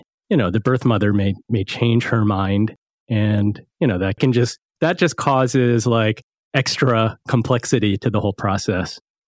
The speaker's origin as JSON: {"language": "English", "region": "East Coast", "country": "United States", "tie": "born or raised there", "said": "I grew up on the East Coast."}